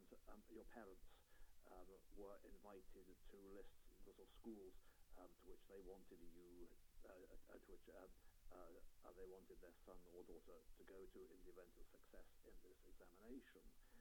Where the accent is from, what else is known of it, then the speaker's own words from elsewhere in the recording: Portchester, South East England, United Kingdom; also born or lived in Portsmouth; I was born in Portsmouth, and I spent the first probably 8 years of my life in a little village called Portchester, which is just outside Portsmouth. We moved to Liverpool when I was about 8 years old